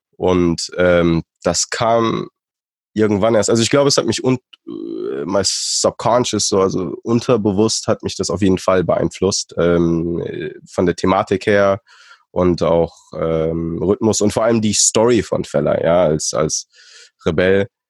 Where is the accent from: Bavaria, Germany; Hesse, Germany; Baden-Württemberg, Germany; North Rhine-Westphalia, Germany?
Hesse, Germany; Wiesbaden; also born or lived in Fulda; einer relativ kleinen deutschen Stadt, Wiesbaden 300.000 Einwohner, größtenteils aufgewachsen davor. Ich wurde natürlich davor in Fulda auf dem Land geboren, ja, und habe da die ersten 7 Jahre verbracht, aber bin einfach sehr, sehr multikulturell groß geworden